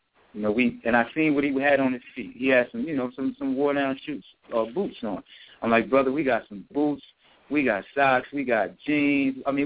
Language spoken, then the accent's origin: English; Chester, United States; And I'm from Chester, where we held the event at. I'm from that city